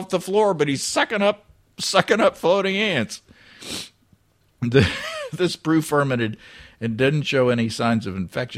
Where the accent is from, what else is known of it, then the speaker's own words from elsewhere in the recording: Stockholm, Stockholm County, Sweden; I was accepted into a brewing school south of Stockholm, my hometown.